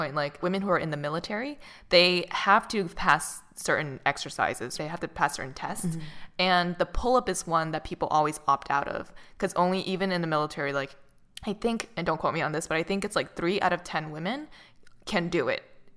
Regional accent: Boston, Massachusetts, United States; Because I'm from Boston, so I kind of feel like I have to run

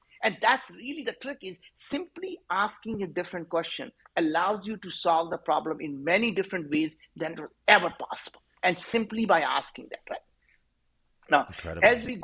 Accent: India; English is a second language; And as an Indian guy, I cannot pronounce the word V

